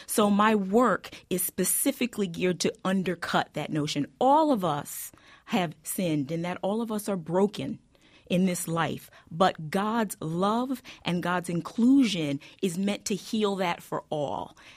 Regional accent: Camden, New Jersey, United States; I grew up in Camden, New Jersey. And for anybody that knows anything about Camden, that is one of those environments where low expectations are the order of the day.

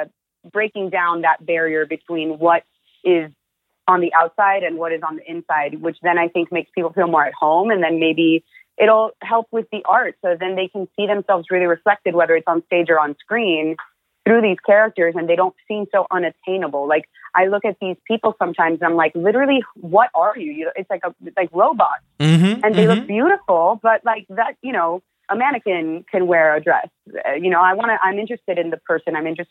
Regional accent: Atlanta, Georgia, United States; born there; I'm Cuban Salvadoran, but I was born in Atlanta, Georgia.

